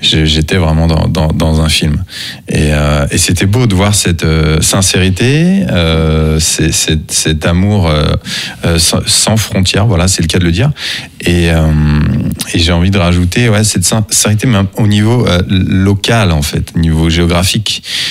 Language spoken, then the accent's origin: French; France; qui me demande si je suis français. Je lui dis oui